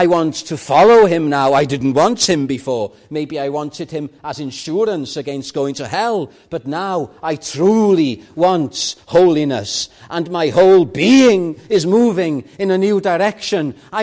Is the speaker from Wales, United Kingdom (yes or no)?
yes; Llandudno, Wales, United Kingdom; let me tell you about a church in my hometown in Llandudno on the high streets.